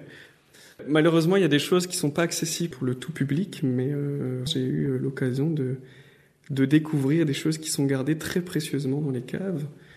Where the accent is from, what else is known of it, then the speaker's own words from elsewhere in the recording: Wallonia, Belgium; il s'avère quand même que je viens du Borinage et que c'est une région qui a connu une surexploitation, une surindustrialisation.